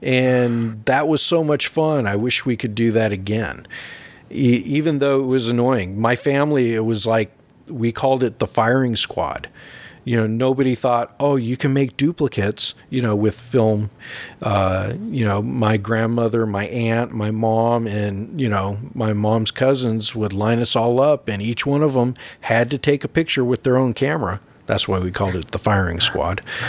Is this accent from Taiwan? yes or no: no; West Coast, United States; growing up on the West Coast, you know, Lake Tahoe, the mountains, the redwoods. I took for granted, you know, because I live there.